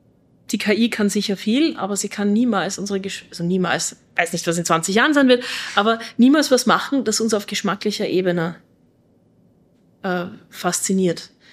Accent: Austria; da sind wir Österreicher doch sehr ähnlich.

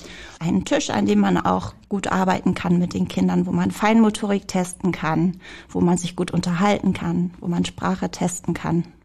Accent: Sande, Lower Saxony, Germany; ich komme ursprünglich aus Sande, Landkreis Friesland, und bin eigentlich über meinen Mann in den Landkreis Vechta gezogen und arbeite jetzt sehr gerne hier im Landkreis Cloppenburg.

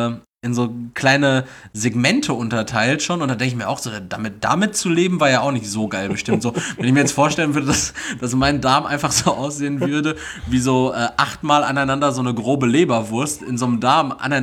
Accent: North Rhine-Westphalia, Germany

